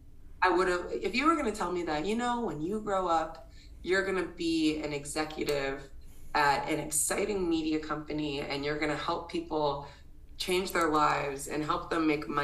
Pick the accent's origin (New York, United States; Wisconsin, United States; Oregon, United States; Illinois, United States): New York, United States; White Plains; And I had a lot of friends that did in Westchester. I grew up in White Plains, but I didn't.